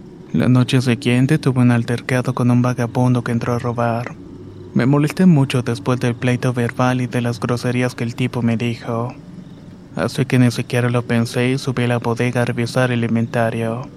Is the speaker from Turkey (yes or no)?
no; El Salvador; now in Los Angeles, United States; Vivo en la ciudad de Los Ángeles, California desde hace 18 años, pero soy originario de El Salvador.